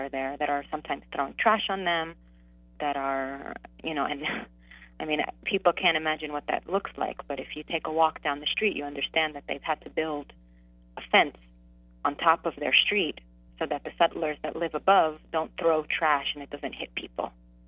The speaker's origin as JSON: {"language": "English", "country": "United States", "said": "And, of course, I still get completely a different, better treatment as an American."}